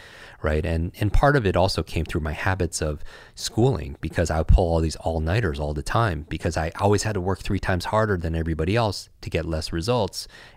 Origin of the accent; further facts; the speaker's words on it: Northeast, United States; I grew up in the Northeast.